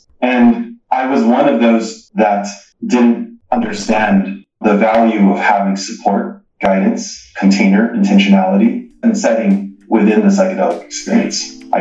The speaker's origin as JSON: {"language": "English", "region": "California", "country": "United States", "tie": "born or raised there", "said": "I grew up in a suburb of Los Angeles, single son to a single mother"}